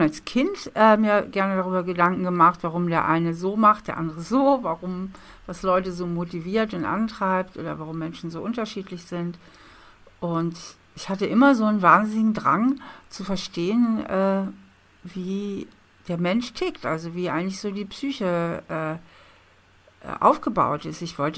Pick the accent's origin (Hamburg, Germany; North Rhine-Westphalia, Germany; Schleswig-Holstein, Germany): Hamburg, Germany; Ich bin in Hamburg aufgewachsen.